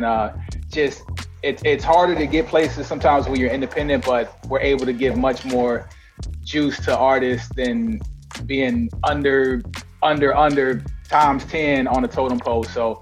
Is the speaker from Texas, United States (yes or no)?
no; Virginia, United States; born there; So born in Virginia. I would say it's a small town.